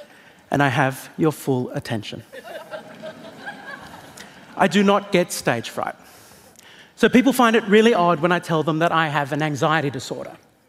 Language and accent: English; Australia; I am an Australian comedian.